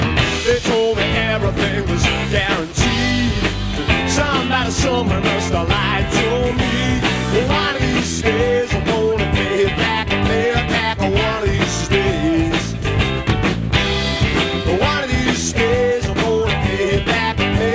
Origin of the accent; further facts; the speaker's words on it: Nakoma, Wisconsin, United States; So we grew up in Nacoma